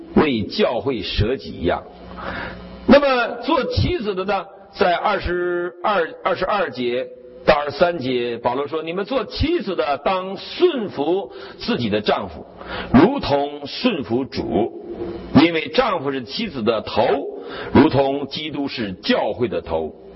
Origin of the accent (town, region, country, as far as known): China